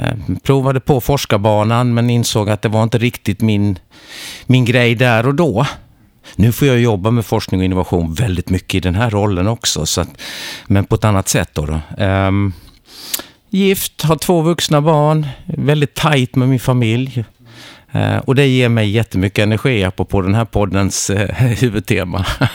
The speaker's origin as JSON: {"language": "Swedish", "town": "Ronneby", "region": "Blekinge", "country": "Sweden", "tie": "born or raised there", "also_born_or_lived": "Gothenburg", "said": "Jag är uppvuxen i Blekinge, i Ronneby, hjärtat i Sveriges trädgård. Har kvar mina föräldrar där och ett litet sommartorp som vi åker ner till när vi får möjlighet. Och sen så jag är född i Göteborg"}